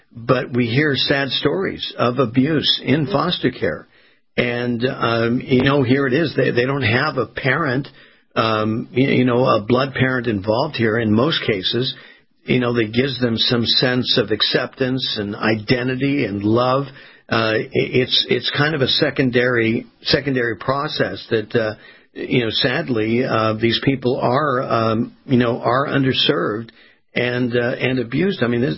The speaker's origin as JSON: {"language": "English", "region": "Florida", "country": "United States", "said": "Well, you just traveled to Florida, my home state here."}